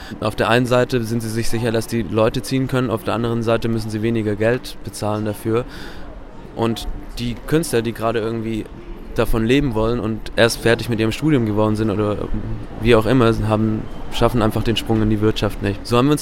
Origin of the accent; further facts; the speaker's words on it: Hamburg, Germany; Ich bin aus Hamburg und habe Musikmanagement dort studiert an der Macromedia University.